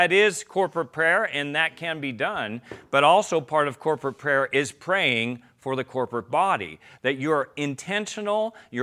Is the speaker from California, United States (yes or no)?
yes; California, United States; also born or lived in Long Beach / San Diego; I'm from California, I was born in Long Beach, lived in San Diego, so yeah, I know all of those areas quite well